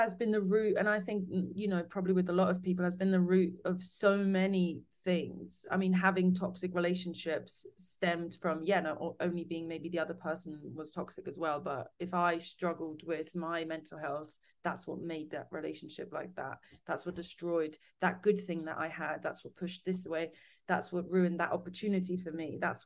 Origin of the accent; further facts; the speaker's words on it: Switzerland; there's still people maybe back home where I grew up in Switzerland, it's a bit more conservative.